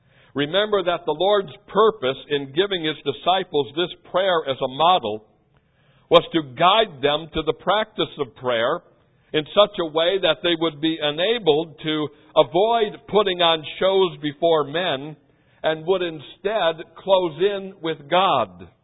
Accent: Wisconsin, United States; also born or lived in Chicago area; I grew up in Wisconsin during the Vince Lombardi era of the Packers. I lived in the Chicago area during the Michael Jordan era of the Bulls.

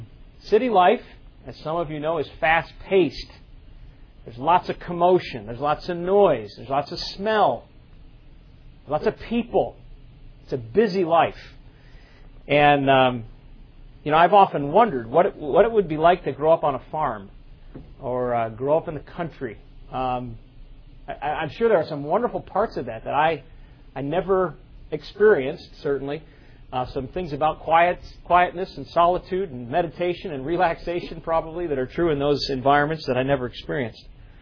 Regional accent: Chicago, Illinois, United States; All of me and my siblings, we were all born in Chicago. And so Chicago was our home. Growing up in Chicago was really a wonderful experience.

